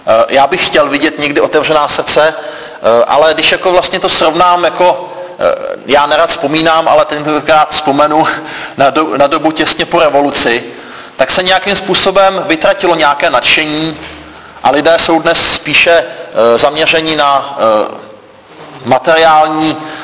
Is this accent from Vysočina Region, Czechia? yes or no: yes; Golčův Jeníkov, Vysočina Region, Czechia; já pocházím z Golčova Jeníkova, což je takové městečko na Vysočině